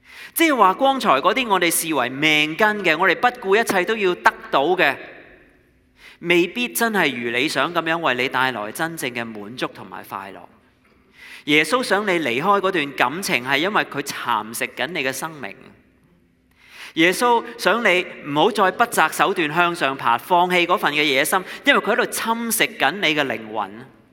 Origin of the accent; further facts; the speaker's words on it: China; 我们是中国人，我们对这些东西很敏感。